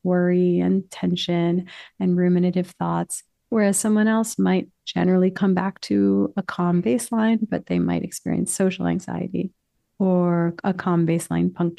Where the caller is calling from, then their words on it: New York City, New York, United States; New York City.